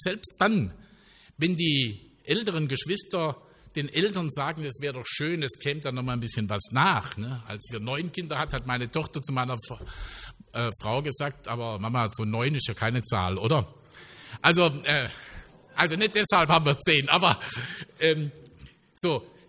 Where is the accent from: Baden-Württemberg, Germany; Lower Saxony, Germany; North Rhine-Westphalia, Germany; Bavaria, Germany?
Baden-Württemberg, Germany; Stuttgart; merkt man, ich komme aus Stuttgart, habe keine Ahnung, wie sich Schafe benennen.